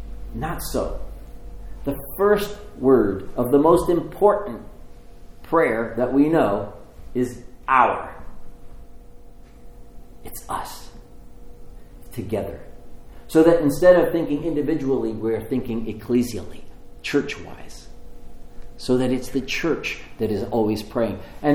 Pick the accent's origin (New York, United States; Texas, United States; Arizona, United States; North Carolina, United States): North Carolina, United States; I came from North Carolina for this?